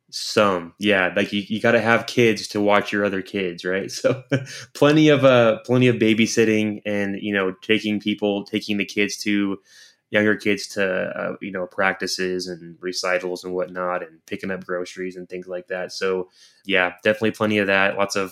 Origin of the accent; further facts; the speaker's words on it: Idaho, United States; now in Utah, United States; Just saying, I grew up in Idaho and then I came down to Utah to go to school, BYU in Provo.